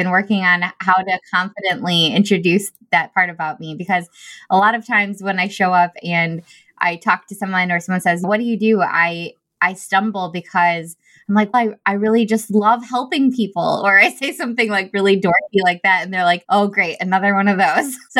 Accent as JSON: {"language": "English", "town": "Rockford", "region": "Illinois", "country": "United States", "said": "I'm from Rockford, Illinois, which is at the very top middle of Illinois in the States."}